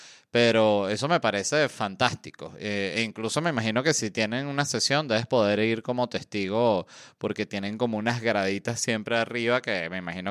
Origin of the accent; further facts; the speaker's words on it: Venezuela; also born or lived in Uruguay; Si bien yo soy venezolano uruguayo